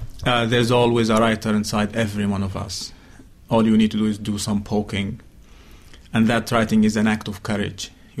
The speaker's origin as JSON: {"language": "English", "town": "Gaza", "region": "Gaza Strip", "country": "Palestine", "said": "I am a Palestinian from Gaza."}